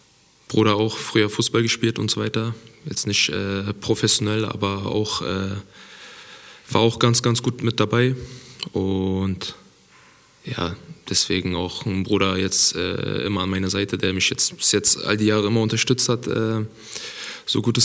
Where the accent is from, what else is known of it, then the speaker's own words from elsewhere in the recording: Berlin, Germany; Ja, ich bin in Berlin geboren, relativ zentral in Berlin auch, im Wedding. Für den einen oder anderen sagt das bestimmt was. Ja, da bin ich groß geworden, wohne bis heute immer noch dort, kann man sagen.